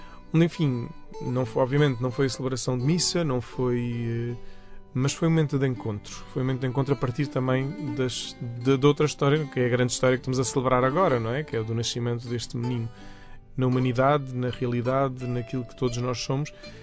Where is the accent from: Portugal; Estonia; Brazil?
Portugal; a comer, obviamente, como bons portugueses